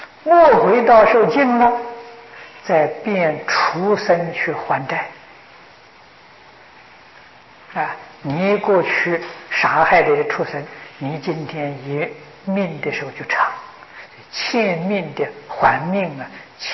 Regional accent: China; 这个浑身命尽就是我们中国人讲的这个人的灵魂

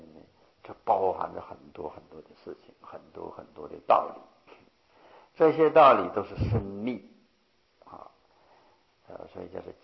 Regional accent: China; 但是我们中国人要说个线呢

